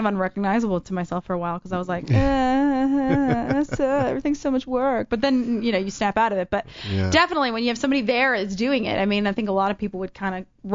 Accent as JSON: {"language": "English", "region": "the South", "country": "United States", "said": "But I'm from the South. That's like an everyday thing there."}